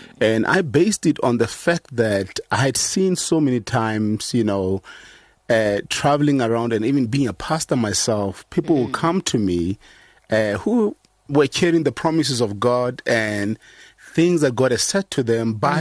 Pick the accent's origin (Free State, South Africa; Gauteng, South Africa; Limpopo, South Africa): Limpopo, South Africa; Mokopane; I was born in Limpopo in a small town called Mukopani. Mm-hmm. A township called Makhwelereng. So I'm from actually Makhwelereng.